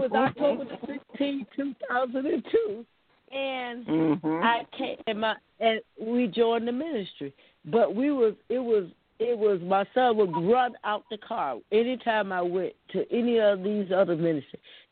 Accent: Georgia, United States; I was from Georgia, so I was hugged.

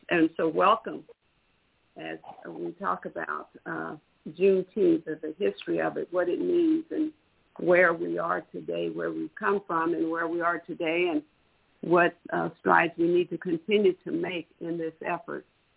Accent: Texas, United States; also born or lived in Denver; Yes, I am from Texas. I grew up in Texas and live there now. although resided in Denver for many years

